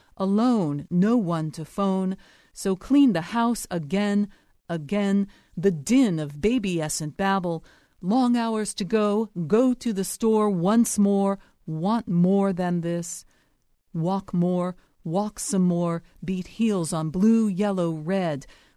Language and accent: English; Columbus, Ohio, United States; I'm from Columbus